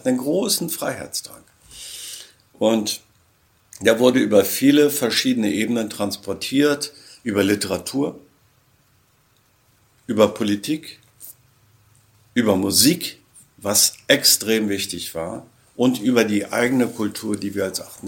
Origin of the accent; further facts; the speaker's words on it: Bergen, Lower Saxony, Germany; in Bergen-Belsen, in meinem Heimatort? Ich komme aus Bergen.